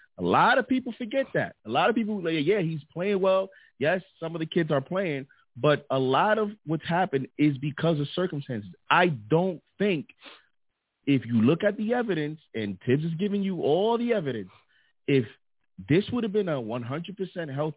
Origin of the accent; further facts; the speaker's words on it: New York, United States; And I know because I'm from Harlem.